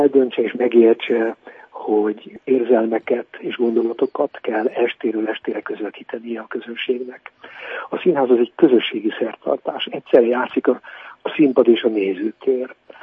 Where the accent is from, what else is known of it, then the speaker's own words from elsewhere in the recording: Oradea, Bihor, Romania; Én színész gyerek vagyok, szüleim színészek voltak, Nagyváradon születtem